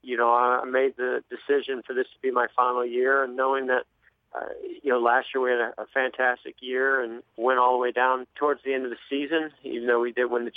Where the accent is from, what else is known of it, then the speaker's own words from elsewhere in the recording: California, United States; I wasn't from North Carolina or the Southeast. I came from California, came through the open wheel ranks.